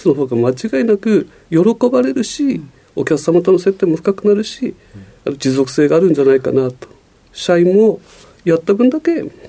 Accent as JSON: {"language": "Japanese", "town": "Chikusei", "region": "Ibaraki", "country": "Japan", "said": "茨城県筑西市、まあ、昔は下館市と言ったんですが、今は筑西市というところです。"}